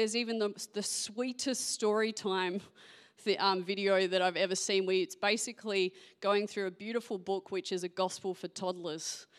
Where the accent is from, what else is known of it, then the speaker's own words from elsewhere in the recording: Perth, Western Australia, Australia; also born or lived in Ireland; Yes, as you heard, I'm from Perth. You know, lived there most of my life except for a short stint in Ireland